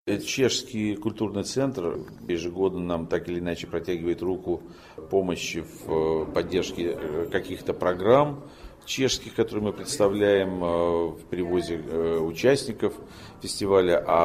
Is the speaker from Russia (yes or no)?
no; Lviv, Lviv Oblast, Ukraine; now in Prague, Czechia; В чем-то Прага напоминает мне мой родной город Львов, в котором я родился.